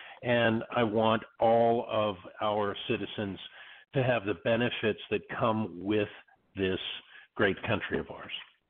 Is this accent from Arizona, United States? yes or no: yes; Tucson, Arizona, United States; also born or lived in Northern California; I was born and raised down in Tucson. Tucson is a great place to grow up.